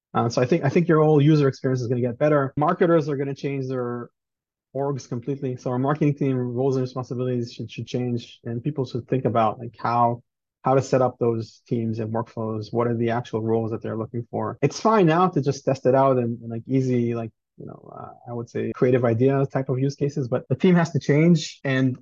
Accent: Israel; English is a second language; So, hey, I don't speak English. I'm from Israel.

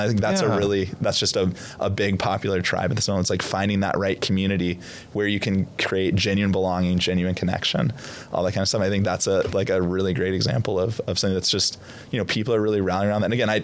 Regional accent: Denver, Colorado, United States; You know, where for me, I'm from Denver, AFC West memes is something that I regularly check in on.

